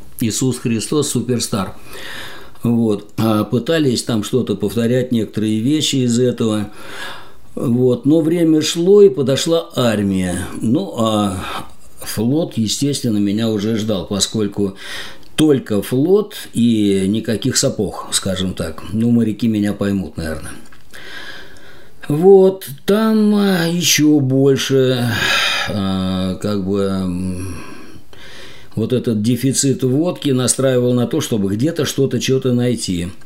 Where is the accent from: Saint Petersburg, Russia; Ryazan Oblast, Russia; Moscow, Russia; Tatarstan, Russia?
Ryazan Oblast, Russia; Ryazan; Родился в Рязани, как и все, прекрасная семья, старшая сестра, мама, папа, речники.